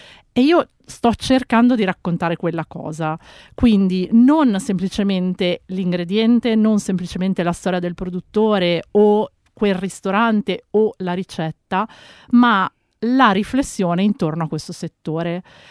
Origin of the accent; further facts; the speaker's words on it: Busto Arsizio, Lombardy, Italy; perché sono di Busto Arsizio.